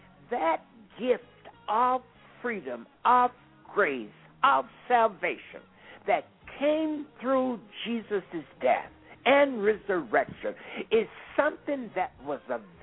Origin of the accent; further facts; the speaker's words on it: Arkansas, United States; I grew up in Arkansas, a lynching state. So it was in the 40s and the 50s, so lynching was still in the air during that time.